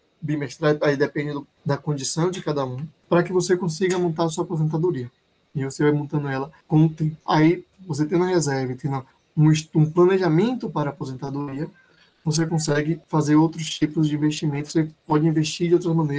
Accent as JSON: {"language": "Portuguese", "country": "Brazil", "said": "nós, enquanto brasileiros, temos um pouco de dificuldade"}